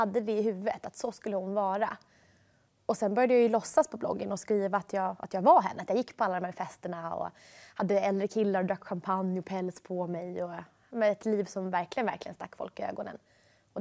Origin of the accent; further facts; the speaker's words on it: Jakobsberg, Stockholm County, Sweden; Jag var ju uppvuxen i Jakobsberg och sen visserligen pappa flyttade in till stan, men det blev en jätteklasskrock för mig att börja gå i skola i Jakobsberg till Vasastan i Bodenplan.